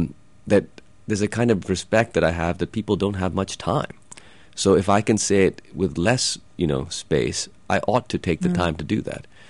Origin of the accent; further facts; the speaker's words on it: Pakistan; most people I grew up with in Pakistan don't read novels